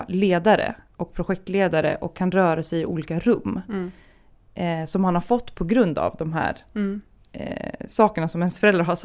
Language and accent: Swedish; Stockholm, Stockholm County, Sweden; Jag måste ha varit, eftersom jag var 10 när jag flyttade från Akalla, så måste jag ha varit 8 när det hände första gången.